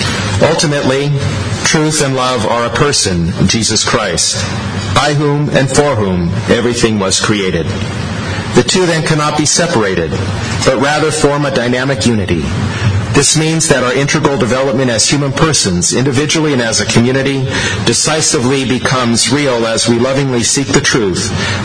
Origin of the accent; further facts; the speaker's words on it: San Diego, California, United States; I come from San Diego. I grew up in the city nestled between Los Angeles and Mexico, so these are realities that I have experienced firsthand.